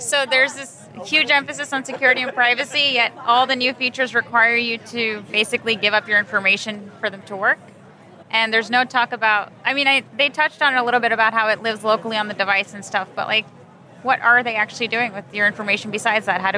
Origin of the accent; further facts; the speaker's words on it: New York, United States; I'm from New York